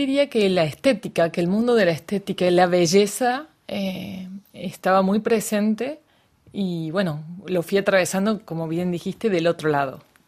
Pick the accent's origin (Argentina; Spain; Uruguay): Argentina; Córdoba; born there; Yo, como bien contaste, nací en Córdoba. Entonces, cuando volví a Córdoba, que es el interior del país en Argentina